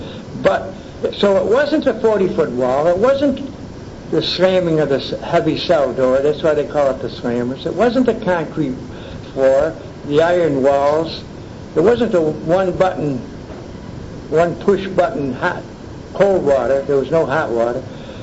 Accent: Syracuse, New York, United States; That's outside of Syracuse. Syracuse was my hometown.

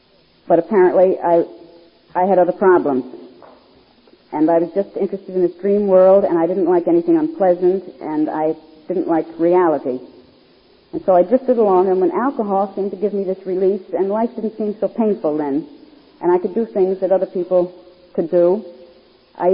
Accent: New York, United States; This friend of mine from my hometown thought it might be nice if I went down to the big city. I was born in a small town upstate New York

